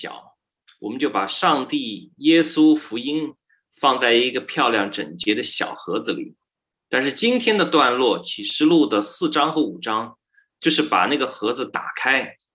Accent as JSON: {"language": "Chinese", "town": "Wagga Wagga", "region": "New South Wales", "country": "Australia", "tie": "born or raised there", "said": "几年前我回到了哇嘎哇嘎，我在那里出生，在那里长大，我去了我以前的小学"}